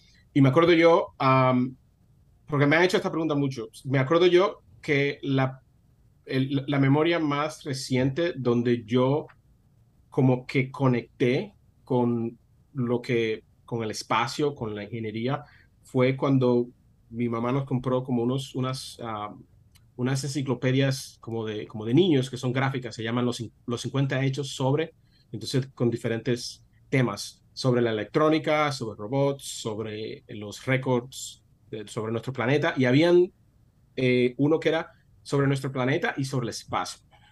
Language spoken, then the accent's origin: Spanish; Santo Domingo, Distrito Nacional, Dominican Republic; So, nací en Santo Domingo, en la capital, allá en República Dominicana. Básicamente me crié en la capital, diferentes lugares donde crecí la mayoría del tiempo fue en Los Ríos, ahí casi al lado de Intec.